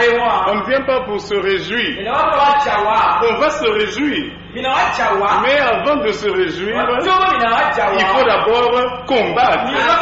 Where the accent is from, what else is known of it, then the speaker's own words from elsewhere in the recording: Republic of the Congo; C'est un nom congolais. Je suis du Congo Brazzaville. Mais j'étais congolais, je ne suis plus congolais. Je suis maintenant chrétien.